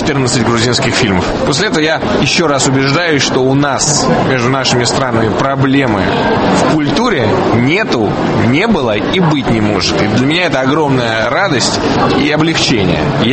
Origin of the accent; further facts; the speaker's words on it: Moscow, Russia; now in Tbilisi, Georgia; я, в принципе, грузин, который вырос в Москве, который сейчас живет в Тбилиси.